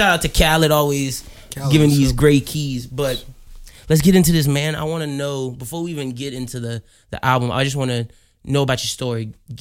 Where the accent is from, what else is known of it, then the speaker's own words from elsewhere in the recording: Louisiana, United States; You think that plays to just because we're from Louisiana?